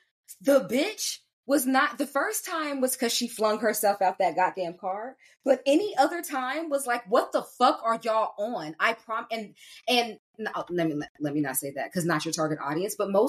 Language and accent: English; California, United States; Again, growing up in California, the image that I saw of other places in in the continental North America.